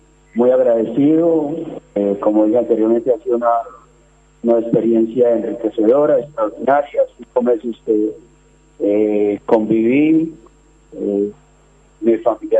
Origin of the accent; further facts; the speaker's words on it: Colombia; porque obviamente yo soy colombiano